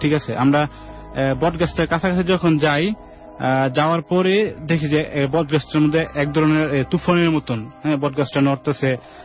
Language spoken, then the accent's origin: Bangla; Comilla, Chittagong Division, Bangladesh; আমি কুমিল্লা হুরমা থেকে এসেছি।